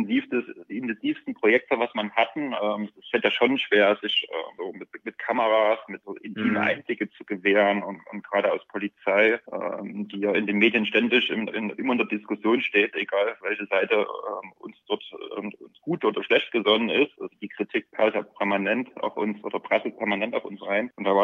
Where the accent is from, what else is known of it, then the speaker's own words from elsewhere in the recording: Freital, Saxony, Germany; now in Leipzig, Germany; In Leipzig bin ich erst seit 2001. Ich komme aus Freital bei Dresden